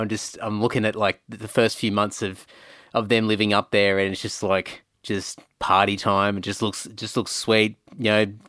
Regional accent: Brisbane, Queensland, Australia; Like, I grew up in Brizzy, and so we went and did schoolies on the Gold Coast

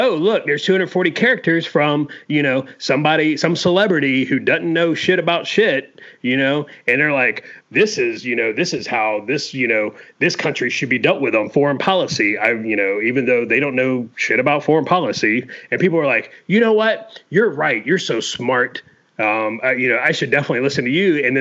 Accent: Florida, United States; growing up in North Florida, like the local news was at 6 with Frank Ranicki, you know, in Tallahassee.

